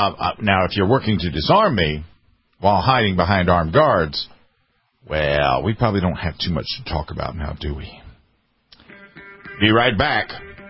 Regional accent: the South, United States; I'm from the South. I'm not a Confederate flag waiver.

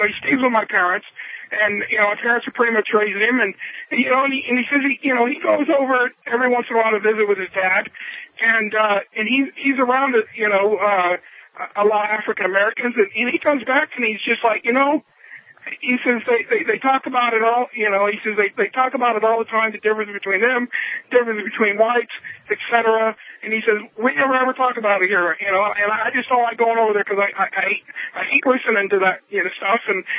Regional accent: England, United Kingdom; I like to tell the Irish that, you know, I'm English and I'm superior to them.

